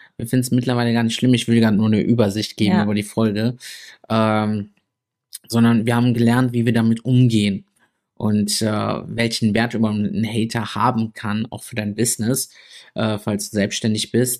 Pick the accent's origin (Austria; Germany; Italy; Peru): Italy; German is a second language; ich bin Italiener, ich bin ja selbst Ausländer